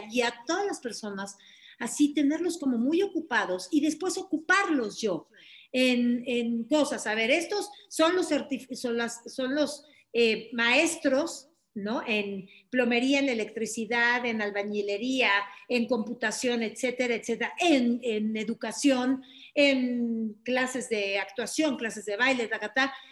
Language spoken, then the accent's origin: Spanish; Mexico City, Mexico; born there; Yo nací en la Ciudad de México y adelante de mí estaba lleno de actores.